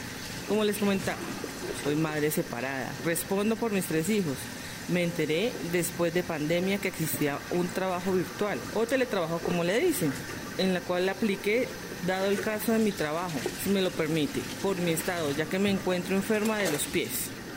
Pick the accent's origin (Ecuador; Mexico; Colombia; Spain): Colombia; Paipa, Boyacá; moved away as an adult; now in Bogotá, Colombia; soy de Paipa, Boyacá, madre cabeza de familia, para servirle a Diosito. Yo apliqué a un trabajo aquí en Bogotá hace 5 años. Llegué hace unos años jovencita a trabajar